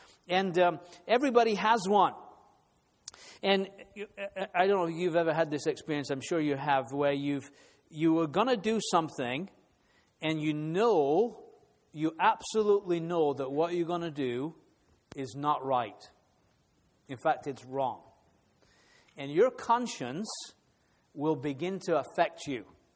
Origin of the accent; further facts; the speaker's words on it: England, United Kingdom; sometimes in this country, and I'm saying this as an Englishman, but the influence of the British on assembly testimony in North America has not always been good.